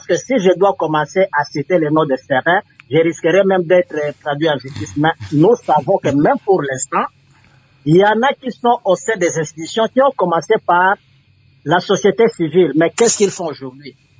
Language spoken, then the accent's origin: French; DR Congo